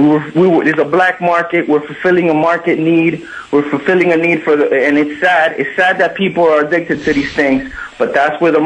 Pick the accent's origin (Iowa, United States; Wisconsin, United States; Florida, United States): Florida, United States; And I'm actually from South Florida, but we take drives up the I-75